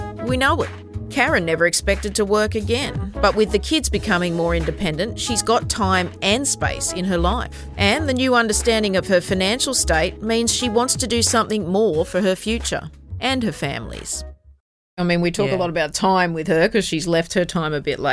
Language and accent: English; Gunnedah, New South Wales, Australia; Growing up in Gunnedah, I realised pretty quickly there was going to be no man that was going to pay for the life I wanted.